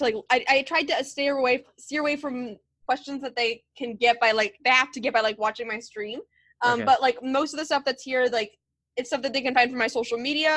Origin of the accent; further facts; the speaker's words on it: Michigan, United States; I'm from Michigan